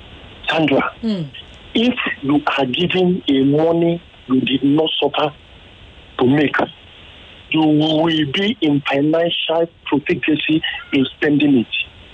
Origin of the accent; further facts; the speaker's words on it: Surulere, Lagos, Nigeria; from Surulere.